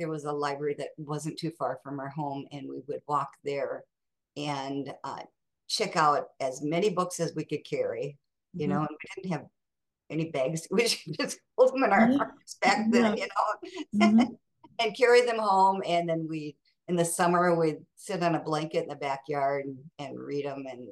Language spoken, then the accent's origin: English; Mason City, Iowa, United States; Well, I grew up in Mason City, Iowa, and I was one of seven children.